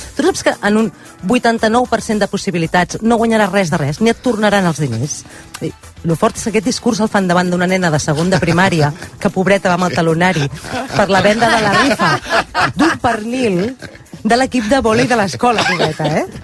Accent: Catalonia, Spain

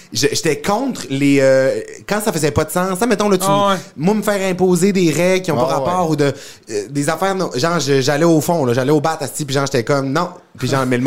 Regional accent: Quebec, Canada; now in Montreal, Canada; Ouais, je suis parti du Saguenay

